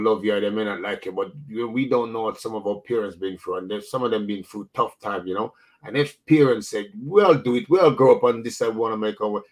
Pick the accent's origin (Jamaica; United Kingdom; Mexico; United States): Jamaica; I grew up in Jamaica